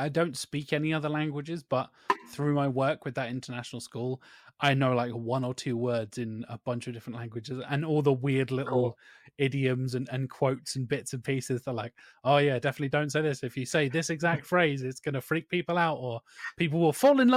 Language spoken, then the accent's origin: English; United Kingdom; I am very British.